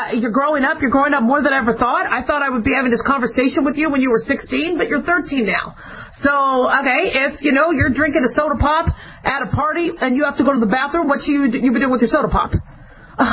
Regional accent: Phoenix, Arizona, United States; Now, mind you, I grew up in Phoenix, Arizona. We're talking 120-degree weather.

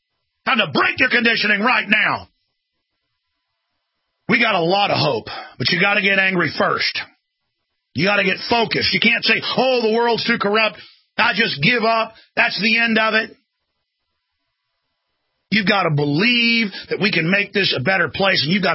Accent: Dallas, Texas, United States; I beat the living daylights out of them when I grew up in Dallas, but I was the exception.

